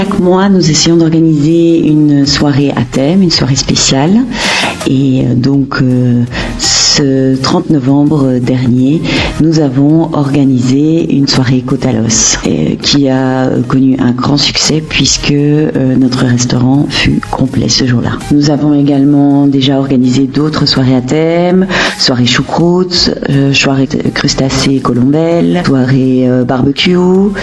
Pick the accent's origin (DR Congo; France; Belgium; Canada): Belgium; Brussels, Brussels-Capital Region; C'est un restaurant franco-belge puisque nous venons tous les trois de Bruxelles.